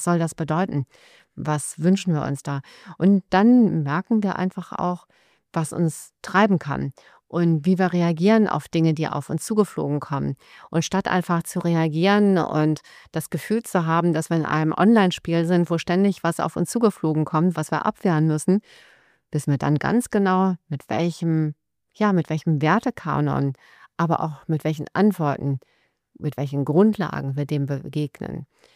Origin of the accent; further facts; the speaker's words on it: Rhineland, Germany; Ich bin ein positiver Mensch, ich bin Rheinländerin.